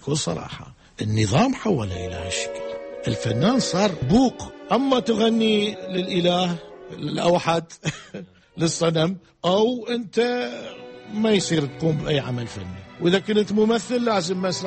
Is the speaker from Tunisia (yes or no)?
no; Iraq; بس نبقى نقول بأنه احنا عراقيين، ترى احنا مو اقل من عندكم